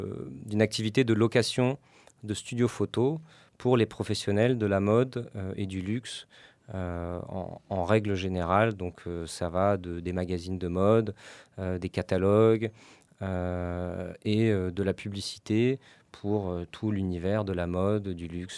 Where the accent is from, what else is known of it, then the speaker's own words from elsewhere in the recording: Aix-en-Provence, Provence-Alpes-Côte d'Azur, France; Moi je suis né à Aix-en-Provence, mes parents avaient émigré dans les Bouches-du-Rhône pour monter une crêperie bio à l'époque.